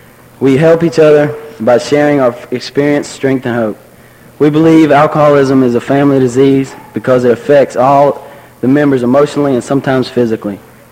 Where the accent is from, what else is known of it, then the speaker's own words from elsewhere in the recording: Lawrenceville, Georgia, United States; I'm from Alateen from Lawrenceville, Georgia.